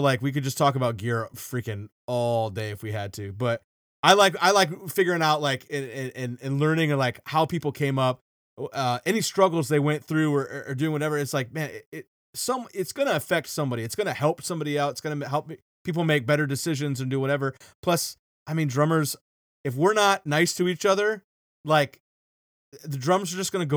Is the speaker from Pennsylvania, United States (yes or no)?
no; Detroit, Michigan, United States; I'm from Detroit originally, right?